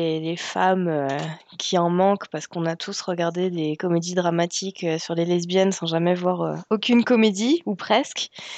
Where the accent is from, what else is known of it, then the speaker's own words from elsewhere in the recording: Nantes, Pays de la Loire, France; Non, je suis nantaise à la base. Je suis nantaise